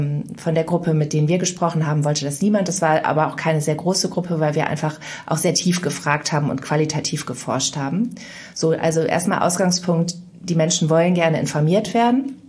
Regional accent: Mönchengladbach, North Rhine-Westphalia, Germany; nach meinen ersten Schritten bei der Lokalzeitung in Mönchengladbach, wo ich aufgewachsen bin, bin ich dann nach Bonn gekommen

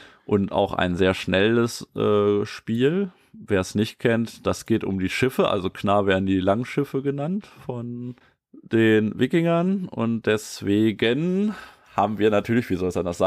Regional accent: Eifel, Germany; Also ich komme ja aus der Eifel und das ist von mir eine Stunde, glaube ich, weg.

